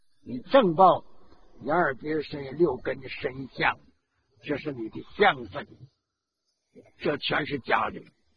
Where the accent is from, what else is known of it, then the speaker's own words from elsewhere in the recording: China; 那我是中国人民呐